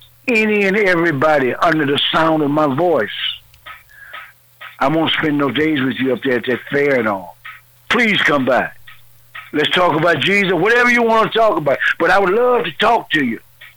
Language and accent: English; Waterloo, Iowa, United States; I'm from Waterloo, Iowa